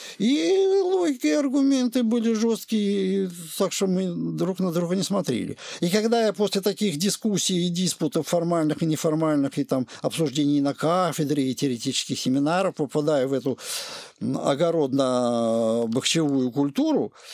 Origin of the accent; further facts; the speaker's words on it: Orenburg, Orenburg Oblast, Russia; поскольку я был из Оренбурга, у меня была целёвка